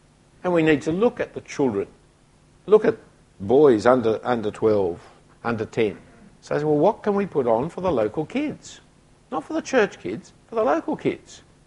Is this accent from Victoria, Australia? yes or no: no; Sydney, New South Wales, Australia; every child went to Sunday school except those who went to Saturday school because I grew up in Bellevue Hill.